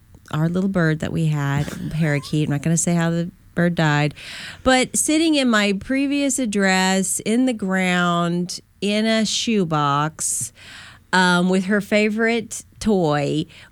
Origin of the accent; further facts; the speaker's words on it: Seguin, Texas, United States; In my hometown of Seguin, which is in the news every other week, but in the best barbecue in Texas.